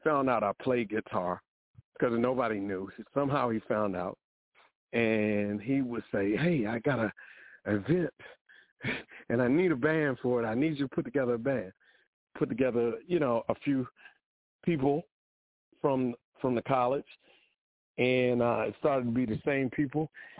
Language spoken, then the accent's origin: English; Washington, District of Columbia, United States; And I'm from Washington, D.C. This band is DMV, as we call it, based. You know, the Washington area, we renamed it the DMV.